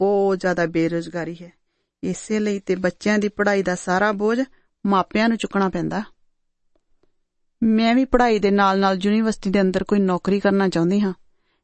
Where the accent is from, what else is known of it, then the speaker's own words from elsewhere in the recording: Punjab, India; ਜੀ, ਮੈਂ ਤਾਂ ਪੰਜਾਬ ਤੋਂ ਆਈ ਹਾਂ